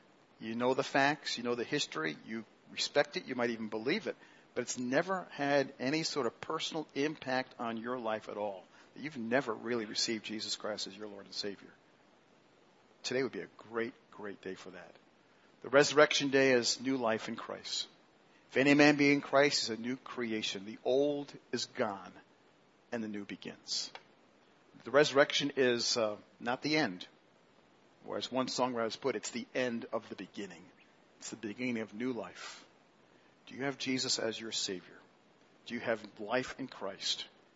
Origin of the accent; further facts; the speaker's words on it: England, United Kingdom; I grew up in a family where the mom and dad that believed in God, Anglican background as English people